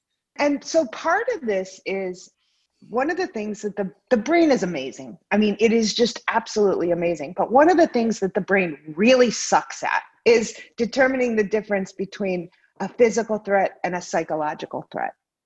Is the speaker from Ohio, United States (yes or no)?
yes; Akron, Ohio, United States; I'm from Ohio. I grew up in Akron, Ohio, actually.